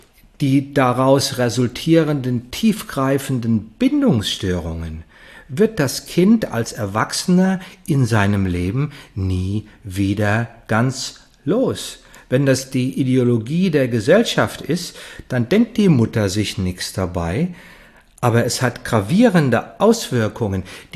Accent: Heidesheim, Rhineland-Palatinate, Germany; ich komme aus Heidesheim, ein kleines Dorf zwischen Mainz und Ingelheim

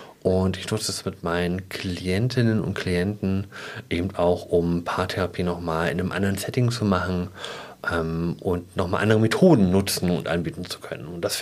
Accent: Berlin, Germany; Ich bin in West-Berlin groß geworden

